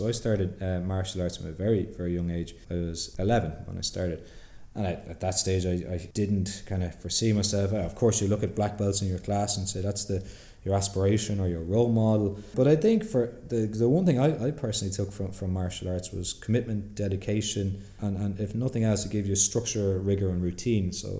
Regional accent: Drogheda, Leinster, Ireland; I'm from Drogheda

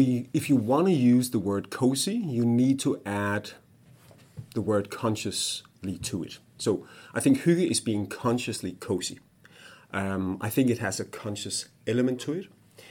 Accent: Haderslev, Southern Denmark, Denmark; moved away as an adult; now in Copenhagen, Denmark; I moved from Haderslev, in the southern part of Denmark to Copenhagen 20 years ago.

